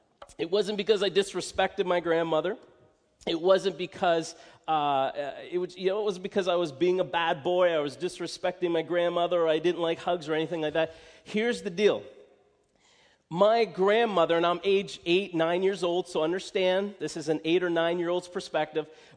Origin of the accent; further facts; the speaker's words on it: Cambridge, East of England, United Kingdom; I would as I grew up in Cambridge, my grandparents, they lived in the Preston area, and we would go frequently to visit with them.